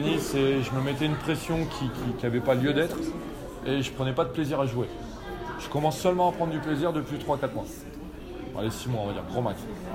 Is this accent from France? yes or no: yes; Lille, Hauts-de-France, France; Donc je suis lillois